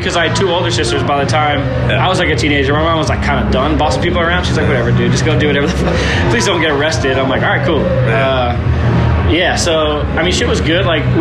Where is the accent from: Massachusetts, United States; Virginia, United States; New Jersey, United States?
Massachusetts, United States; moved away as an adult; now in California, United States; Massachusetts. Yeah.